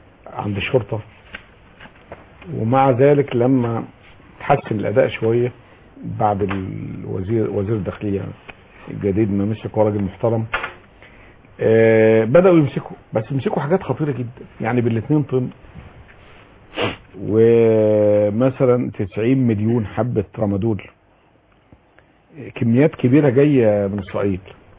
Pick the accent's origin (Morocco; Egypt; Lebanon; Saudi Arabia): Egypt; احنا كمصريين بالمصري حولناها الى حبوب دافعة للإجرام